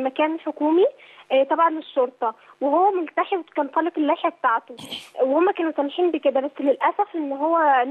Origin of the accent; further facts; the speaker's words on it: United Arab Emirates; انا من الامارات ومش متاح لي ان انا اسال اي شيخ تاني